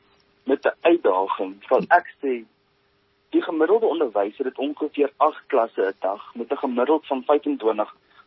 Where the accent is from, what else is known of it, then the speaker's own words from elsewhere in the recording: Gauteng, South Africa; Ek is oorspronklik van die Wesrand af. Ek het in 2016 by Hoërskool Riebeekrand gematrikuleer. Ek het in 2017 besluit om my droom te volg en onderwys te studeer aan die Noordwes Universiteit Potchefstroom